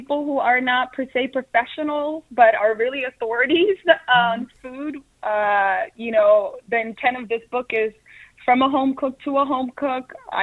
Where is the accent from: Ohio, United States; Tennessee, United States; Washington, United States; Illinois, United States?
Washington, United States; Seattle; to not seem different or like an outsider growing up in Seattle. But moving to New York really empowered me in that, like, I was different.